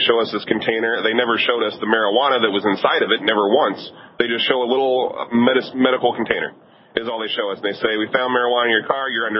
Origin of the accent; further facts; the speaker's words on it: Omaha, Nebraska, United States; I'm from Omaha, Nebraska. There's not a whole lot of people that think the same way that I do there. It's a pretty predominantly red state.